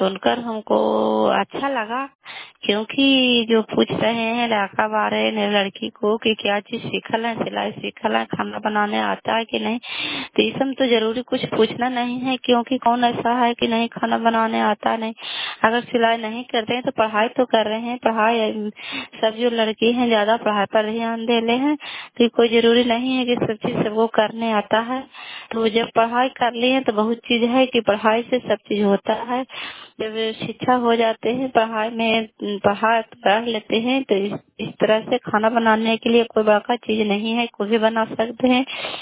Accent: Kalyanpur, Bihar, India

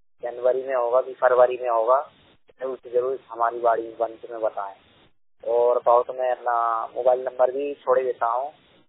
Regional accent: Madhya Pradesh, India; मैं भोपाल जिले का निवासी हूँ। मेरी पढ़ाई 12वीं तक है।

